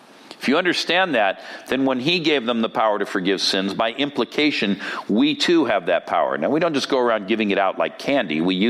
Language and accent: English; United States; You see, I'm kind of loud of voice to begin with, and I'm an American.